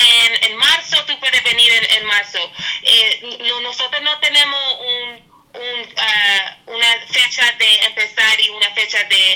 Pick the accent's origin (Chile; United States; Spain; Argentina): United States; New York; born there; Spanish is a second language; now in Poughkeepsie, United States; Yo nací en Nueva York. Y en mi casa nunca hablo español, por eso yo soy así. Okay. Y mi español es, bueno, tiene que practicar más.